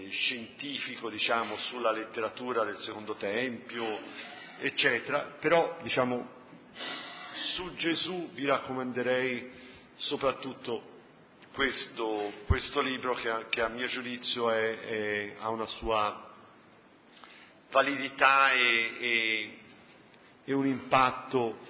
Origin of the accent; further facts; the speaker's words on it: Florence, Tuscany, Italy; also born or lived in United States; noi siamo a Firenze, sono cresciuto a Firenze